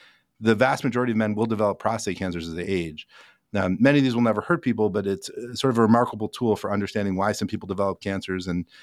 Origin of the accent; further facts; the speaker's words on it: Cleveland, Ohio, United States; So I grew up in Cleveland, actually a few houses from where I live now